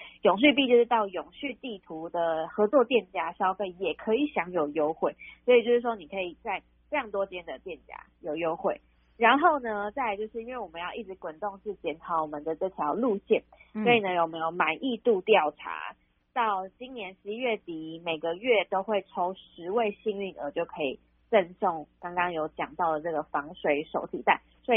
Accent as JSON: {"language": "Chinese", "region": "Penghu County", "country": "Taiwan"}